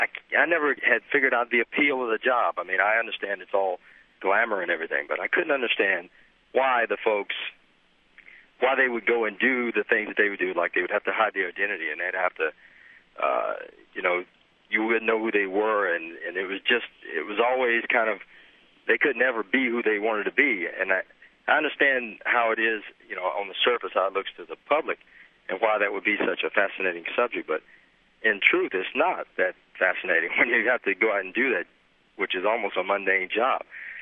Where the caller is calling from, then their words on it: Minneapolis, Minnesota, United States; No, I'm calling from Minneapolis, sir.